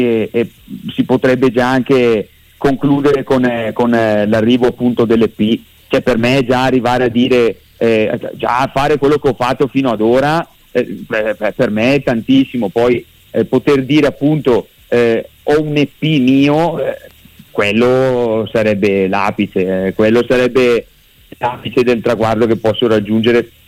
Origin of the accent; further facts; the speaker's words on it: Bergamo, Lombardy, Italy; accent: Bergamasque; si sente dall'accento che sono bergamasco, quindi essendo di Bergamo